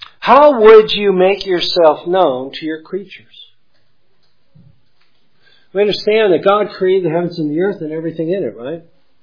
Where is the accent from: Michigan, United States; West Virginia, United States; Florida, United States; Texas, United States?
Michigan, United States; I remember I grew up in Michigan and I would go out and lay on the grass and just watch the clouds go by.